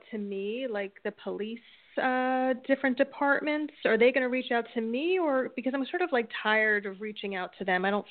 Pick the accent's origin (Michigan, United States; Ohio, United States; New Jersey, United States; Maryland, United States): New Jersey, United States; I'm from New Jersey, and I'm a spiritual teacher, healer, and a writer.